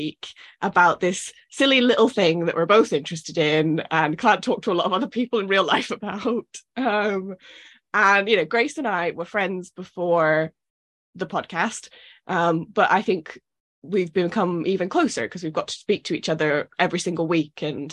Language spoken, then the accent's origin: English; United Kingdom; because I'm very British and very repressed